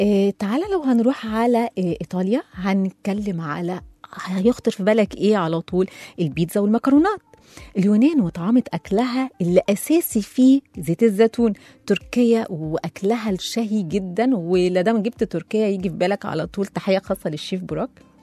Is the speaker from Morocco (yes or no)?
no; Egypt; احنا كمصريين ذواقين بالبلد كده، ناس عندها ناس أكيلة، فأكيد أكلها لا يعلى عليه.